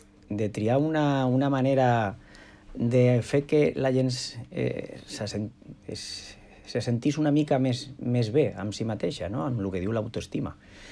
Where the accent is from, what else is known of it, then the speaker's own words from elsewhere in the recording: Córdoba, Andalusia, Spain; now in Sant Cugat, Spain; Després em van donar una beca l'any 1990 i vaig arribar aquí, perquè jo sóc de Còrdoba, vaig arribar aquí a Catalunya i vaig estar intern 10 anys, des de 1990 fins al 2000, en el centre del rendiment.